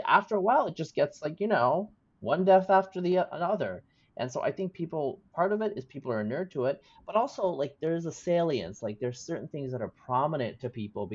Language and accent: English; Oregon, United States; I didn't grow up in New Jersey. I grew up in Eastern Oregon.